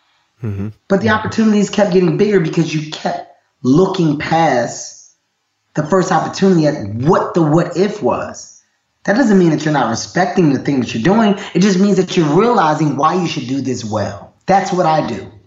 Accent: Philadelphia, Pennsylvania, United States; My first time going to Canada, I didn't know what to expect because I'm a guy from North Philadelphia.

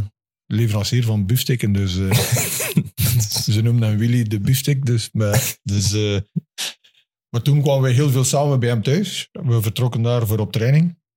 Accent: Brakel, East Flanders, Belgium; also born or lived in Oorbeke; now in Oudenaarde, Belgium; En afkomstig van Brakel.

